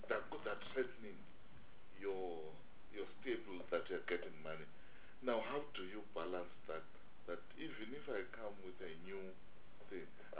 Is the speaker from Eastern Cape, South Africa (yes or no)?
yes; Eastern Cape, South Africa; You know, I come from Eastern Cape.